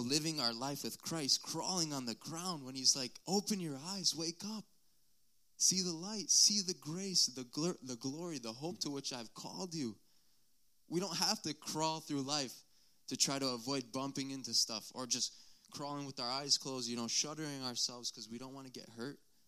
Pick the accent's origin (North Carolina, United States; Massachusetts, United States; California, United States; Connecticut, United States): Connecticut, United States; I'm from Connecticut, but I've gone all around, and I like to eat.